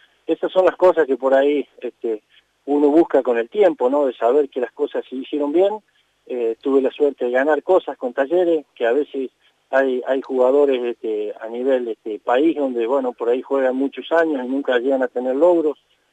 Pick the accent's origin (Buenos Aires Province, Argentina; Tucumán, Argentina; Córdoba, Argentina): Córdoba, Argentina; para mí es sumamente importante porque soy cordobés